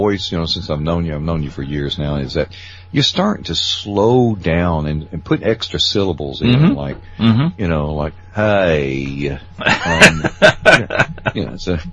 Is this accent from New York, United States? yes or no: no; Tennessee, United States; But, you know, you got to understand, I'm a Southerner, and we don't get cold.